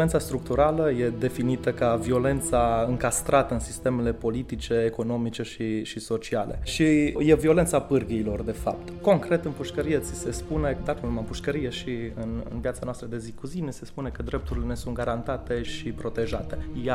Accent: Cluj-Napoca, Cluj County, Romania; De exemplu, eu vin din Cluj

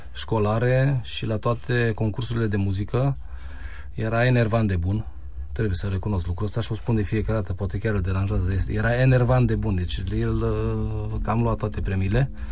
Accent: Baia Mare, Maramureș County, Romania; also born or lived in Cluj; Pe vremea aceea eram în Cluj. Eu de origine sunt din Baia Mare și am ales Clujul pentru că era o distanță mult mai mică

